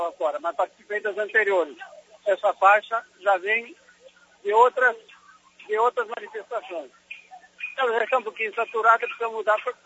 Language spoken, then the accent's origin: Portuguese; Brazil; como brasileiro, sem dúvida, muito indignado